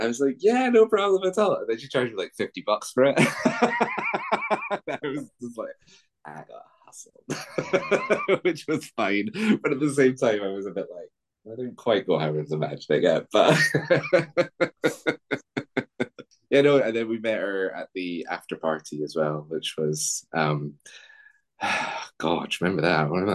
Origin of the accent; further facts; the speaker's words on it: Scotland, United Kingdom; accent: Scottish; as you probably picked up from my accent, Scottish